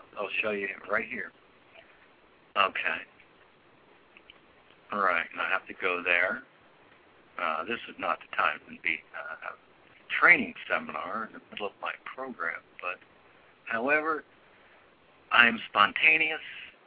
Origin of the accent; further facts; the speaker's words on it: United States; the myopic view that, especially as an American, I confess I had at one point in my own life.